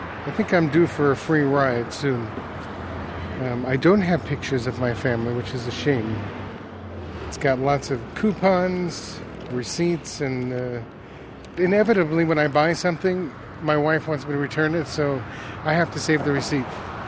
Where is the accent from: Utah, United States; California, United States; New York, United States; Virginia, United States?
Virginia, United States; Herndon; I'm from Herndon, Virginia